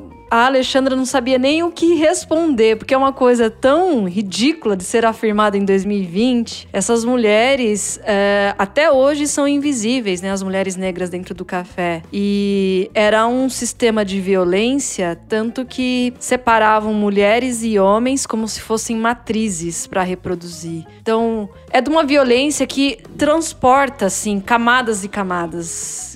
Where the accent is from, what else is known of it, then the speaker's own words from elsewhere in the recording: Paulínia, São Paulo, Brazil; eu sou da cidade de Paulínia, interior de São Paulo, ao lado de Campinas.